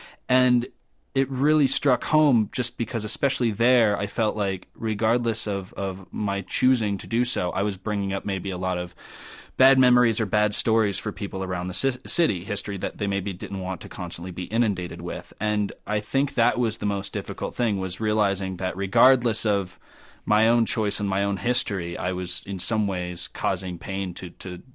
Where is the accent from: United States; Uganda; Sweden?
United States; Helena, Montana; Even in my hometown of Helena